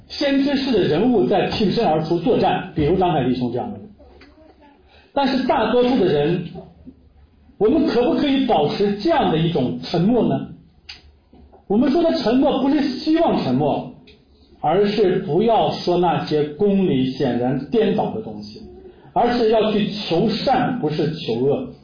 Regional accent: Northeast China, China; born there; 主，我们感谢你，让我们生在中国，不是美国，让我们生在当代，不是古代。主啊，让我们生在东北，不是其他地方。

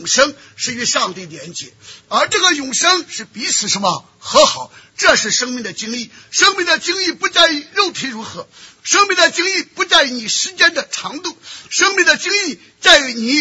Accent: China; 那我们出生在中国大陆的，小的时候读书，很大的动力就是为中华崛起而读书。

